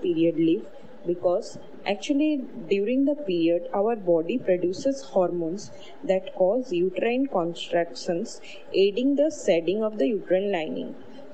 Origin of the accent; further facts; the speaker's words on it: Rajasthan, India; I am from Rajasthan.